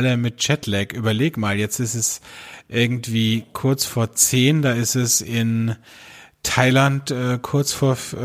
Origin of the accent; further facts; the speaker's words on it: Austria; bei uns in Österreich, gibt es nur zwei Feiertage.